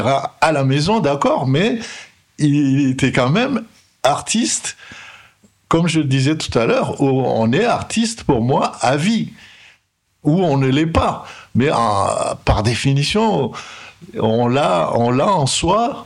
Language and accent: French; Madagascar; now in France; j'ai quitté Madagascar et je suis au départ allé en Angleterre. Et ça, j'ai trouvé que c'était un peu dur. Je suis revenu sur la France et je suis resté en France. Et ben, ça fait maintenant 40 ans